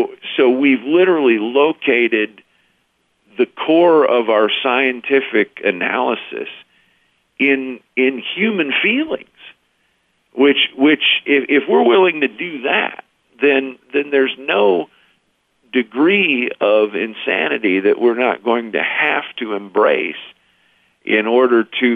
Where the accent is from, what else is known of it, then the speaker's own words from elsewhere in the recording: Rockford, Illinois, United States; my hometown of Rockford, Illinois, because our local Catholic high school is in national news